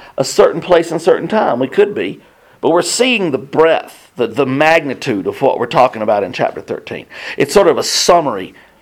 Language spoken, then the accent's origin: English; the South, United States; I'm from the South. I thought it was over.